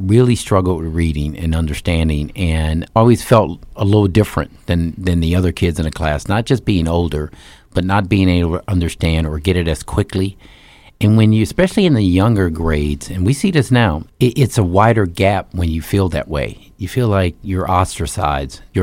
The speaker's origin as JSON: {"language": "English", "town": "Valdosta", "region": "Georgia", "country": "United States", "tie": "born there", "said": "Well, I was born in Valdosta, Georgia, which a lot of people don't realize, because I grew up in the military. My dad moved around a lot. We moved around."}